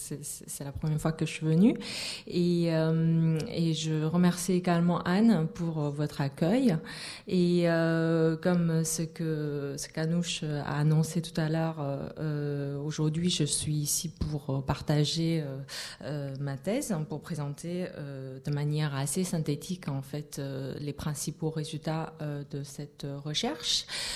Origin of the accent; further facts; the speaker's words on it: Wuhan, Hubei, China; also born or lived in Beijing; d'abord dans une ville qui s'appelle Wuhan, qui est ma ville natale, et ensuite à Pékin.